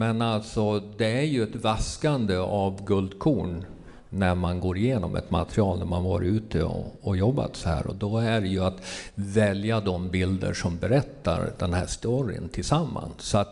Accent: Orsa, Dalarna County, Sweden; någon gång fuskade lite i något fotolab där uppe i Orsa där jag kommer ifrån.

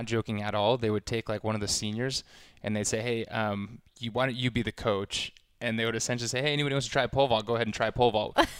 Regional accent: Austin, Texas, United States; I grew up in Austin, Texas.

